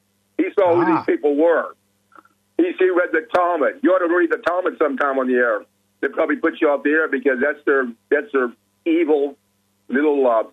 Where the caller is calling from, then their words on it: St. Louis, Missouri, United States; You know, I'm calling you from St. Louis.